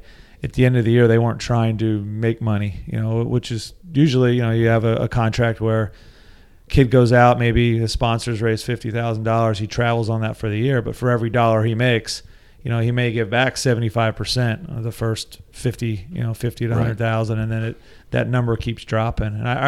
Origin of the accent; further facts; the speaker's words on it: Lancaster, Pennsylvania, United States; I grew up in Lancaster, Pennsylvania.